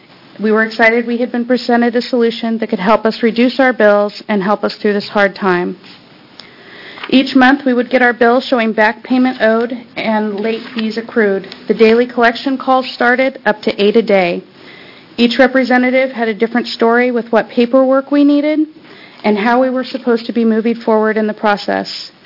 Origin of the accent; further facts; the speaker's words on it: Portland, Oregon, United States; from Portland. Nearly 10 years ago, my husband and I bought our modest home in North Portland.